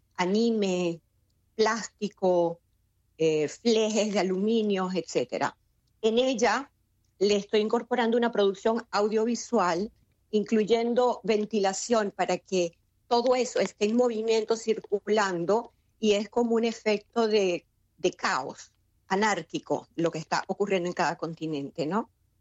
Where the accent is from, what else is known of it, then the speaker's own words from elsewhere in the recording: Venezuela; also born or lived in United States; Yo soy venezolana y resido y vivo en Venezuela, ¿no? Aun cuando mi carrera empezó en los Estados Unidos, incursioné en el arte allá. Y después vino la pandemia, me tocó acá en Venezuela.